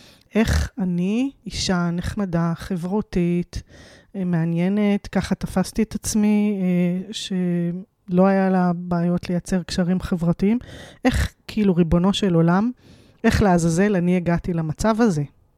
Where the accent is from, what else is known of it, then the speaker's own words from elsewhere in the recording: Rehovot, Central District, Israel; לפני 12 שנה, כשהייתי בת 38, היום אני בת 50, חזרתי לעיר הולדתי, רחובות, אחרי הרבה מאוד שנים שלא גרתי בה